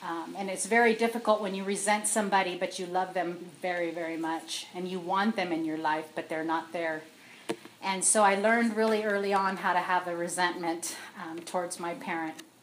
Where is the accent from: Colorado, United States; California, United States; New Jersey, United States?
California, United States; I'm from this area. I'm from Five Cities area. I've grown up here all my life.